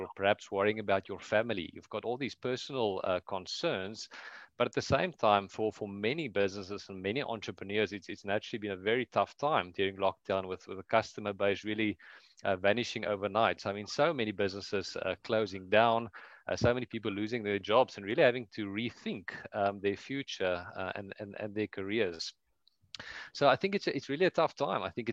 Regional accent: South Africa; Yeah, I am from South Africa, southern tip of Africa. So very, very far from the US

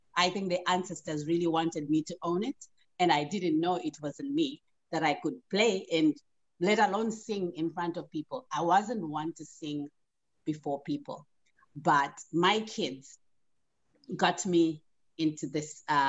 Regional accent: Zimbabwe; I am from Zimbabwe.

